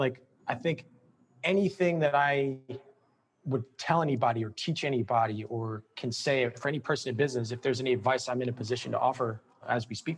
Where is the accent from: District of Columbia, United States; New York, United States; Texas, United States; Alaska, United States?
New York, United States; New York City; born there; Both my parents hail from there, and I'm a first-generation American. I was born in New York City.